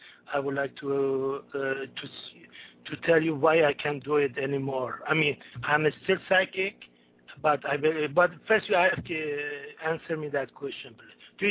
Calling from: West Coast, United States; I'm calling from West Coast of USA, and we are in the snow, in almost ice age is here right now.

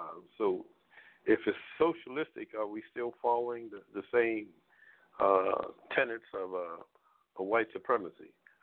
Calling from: Baltimore, Maryland, United States; Greetings. … I'm calling from Baltimore, Maryland.

